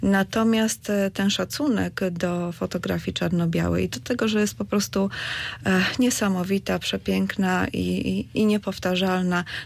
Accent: Baltic coast, Poland; liceum, które gdzieś tam kończyłam daleko, wiele kilometrów stąd, bo pochodzę z nadmorza.

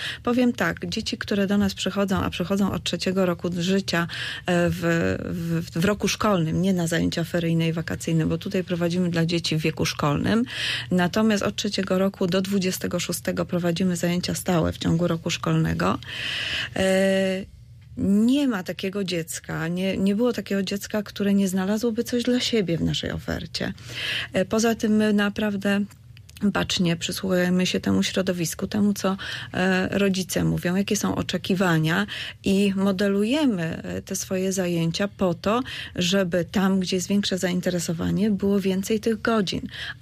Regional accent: Baltic coast, Poland; liceum, które gdzieś tam kończyłam daleko, wiele kilometrów stąd, bo pochodzę z nadmorza.

